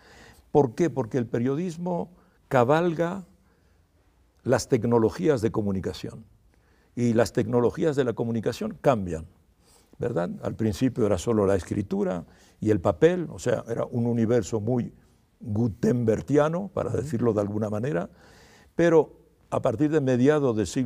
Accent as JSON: {"language": "Spanish", "country": "Spain", "said": "Evidentemente, como español"}